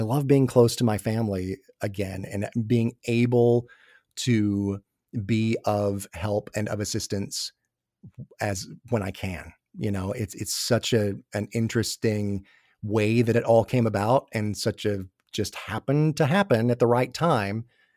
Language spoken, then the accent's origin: English; Atlanta, Georgia, United States; also born or lived in New York; I had been in New York for like 10 years. I grew up in the Atlanta area. My family's all here.